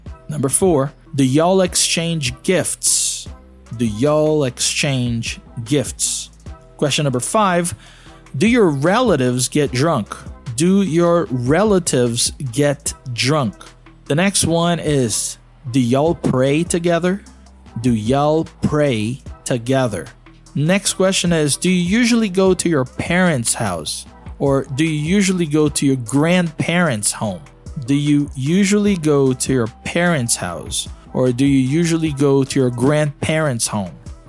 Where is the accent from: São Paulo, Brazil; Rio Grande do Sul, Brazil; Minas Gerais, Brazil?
Minas Gerais, Brazil; Belo Horizonte; English is a second language; So I'm from Belo Horizonte, Minas Gerais, but my relatives are from Rio de Janeiro.